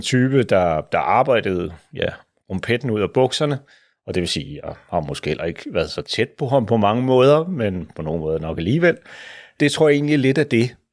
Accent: Lyngby, Capital Region of Denmark, Denmark; Og jeg er vokset op ude i Lyngby, ved Lyngbysø og Bagsværsø, forholdsvis beskyttet miljø.

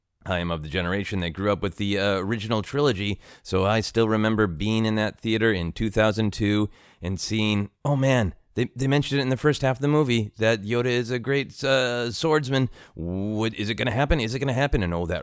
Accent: Minnesota, United States; also born or lived in Portland, Oregon; I was born in Minnesota. Shortly after, in 81, we moved back to Minnesota, and I had a hard time with the snow.

